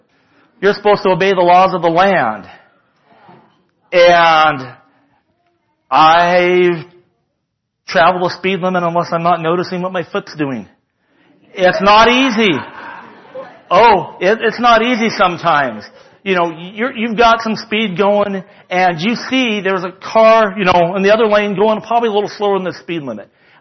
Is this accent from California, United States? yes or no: yes; Fresno, California, United States; I grew up in Fresno, California.